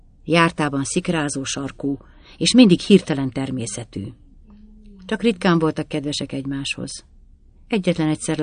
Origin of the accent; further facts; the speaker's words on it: Felsőiszkáz, Veszprém County, Hungary; born there; Papír szerint 1925. július 17-én születtem, Felsőiszkázon, Veszprém megyében.